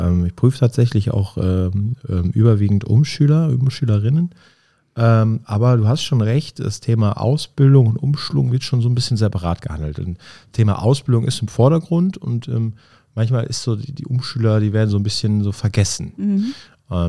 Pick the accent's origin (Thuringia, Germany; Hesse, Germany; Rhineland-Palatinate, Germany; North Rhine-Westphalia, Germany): North Rhine-Westphalia, Germany; Olpe; bei der Polizei bei uns in Olpe, da wo ich herkomme.